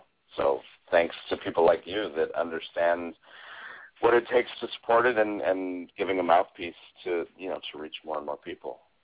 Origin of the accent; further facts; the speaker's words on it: Boulder, Colorado, United States; so I'm from Boulder, Colorado